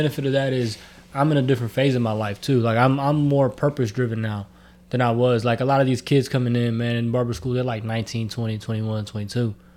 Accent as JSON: {"language": "English", "town": "Houston", "region": "Texas", "country": "United States", "tie": "born or raised there", "said": "especially growing up where I grew up in Houston, a barbershop was like a neutral zone."}